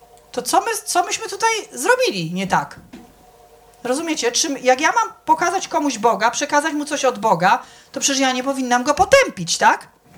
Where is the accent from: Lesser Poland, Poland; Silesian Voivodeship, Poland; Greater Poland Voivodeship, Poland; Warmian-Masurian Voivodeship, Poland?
Silesian Voivodeship, Poland; my to jesteśmy takimi prawdziwymi Ślązakami, nie? Bo ja tam staty to jeszcze mam ze Lwowa, nie? Ale tutaj to my jesteśmy tacy prawdziwi ze Śląska.